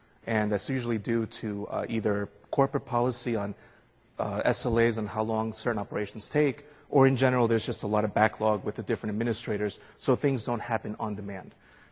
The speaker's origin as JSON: {"language": "English", "region": "New York", "country": "United States", "said": "I tend to talk fast as a New Yorker"}